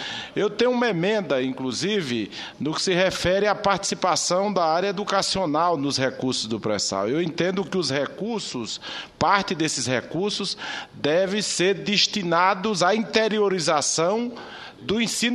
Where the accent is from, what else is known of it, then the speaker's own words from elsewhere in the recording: Northeast Region, Brazil; como nordestino, como eu, e como brasileiro também